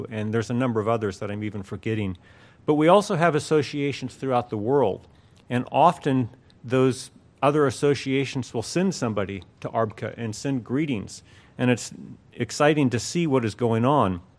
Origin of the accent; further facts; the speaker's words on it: Arizona, United States; I grew up in Arizona.